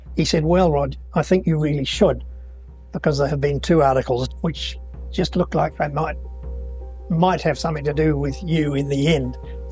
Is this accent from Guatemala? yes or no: no; Auckland, New Zealand; born there; I'm a New Zealander. I was born in Auckland, in Otahu to be precise, on the 6th of November 1941.